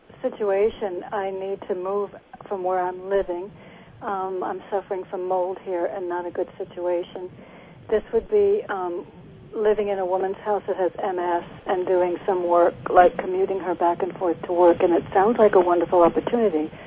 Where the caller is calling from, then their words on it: New Haven, Connecticut, United States; I'm in Connecticut.